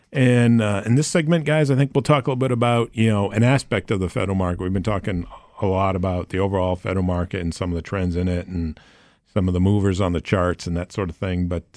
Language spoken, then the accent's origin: English; Presque Isle, Maine, United States; I grew up in Presque Isle, Maine, a little small town.